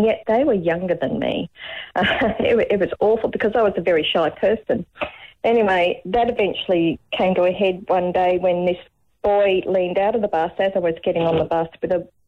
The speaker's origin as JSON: {"language": "English", "town": "Sydney", "region": "New South Wales", "country": "Australia", "also_born_or_lived": "Newcastle, Australia", "said": "I came from Sydney and I was going to a Newcastle high school."}